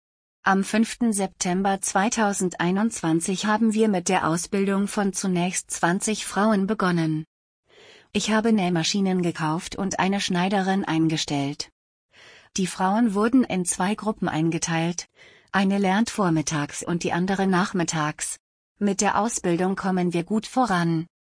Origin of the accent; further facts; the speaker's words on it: Andhra Pradesh, India; Am 30. Juli 1982 wurde ich in Indien geboren und bin dort mit zwei Brüdern aufgewachsen.